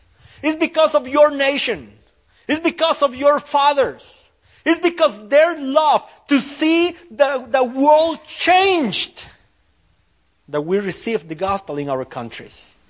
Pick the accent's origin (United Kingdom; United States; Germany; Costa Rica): Costa Rica; And that was my family growing up in Costa Rica. A rough neighborhood with a rough life.